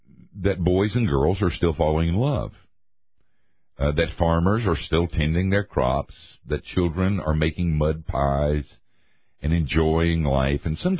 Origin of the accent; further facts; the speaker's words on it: Asheville, North Carolina, United States; I went back to my hometown of Asheville sometimes.